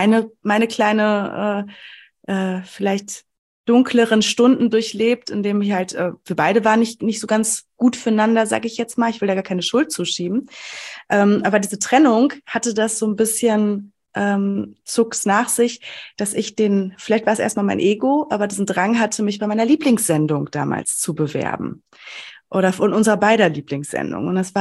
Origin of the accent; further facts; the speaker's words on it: North Rhine-Westphalia, Germany; ich komme aus dem Sauerland, aus der ländlichen Region